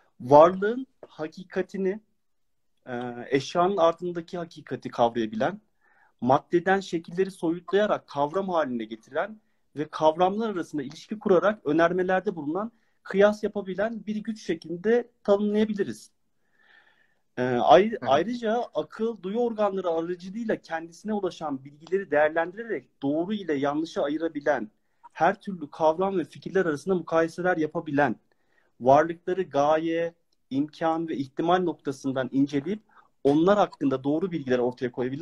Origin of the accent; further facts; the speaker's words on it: Ankara, Turkey; now in Colombia; aslen Ankaralıyım. Bilkent Uluslararası İlişkiler mezunuyum. 45 yaşındayım. Yurt dışında yaşıyorum ve çalışıyorum Kolombiya'da.